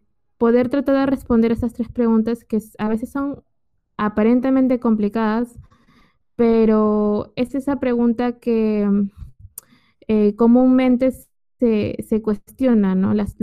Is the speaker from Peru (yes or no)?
yes; Peru; yo soy peruana.